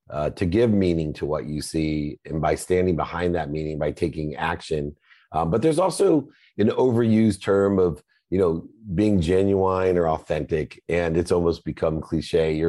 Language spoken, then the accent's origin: English; South Mission Beach, California, United States; growing up in South Mission Beach and understanding the culture before anybody really knew what Vans were